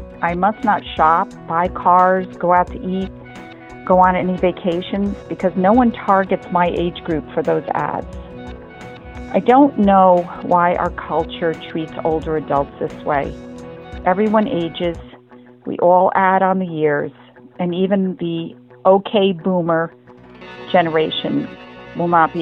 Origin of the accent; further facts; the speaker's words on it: New York, United States; I am from New York.